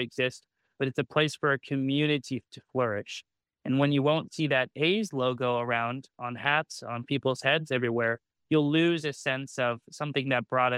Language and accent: English; Castro Valley, California, United States; I grew up in Castro Valley, just around the bend from Oakland. My parents were Oakland A's fans, and I grew up going to those games.